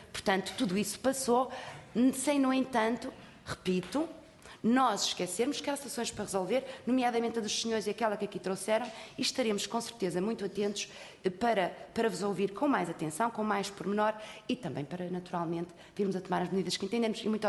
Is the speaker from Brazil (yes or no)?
no; Viana do Castelo, Norte, Portugal; porque, sendo eu vianense, não posso deixar de fazer.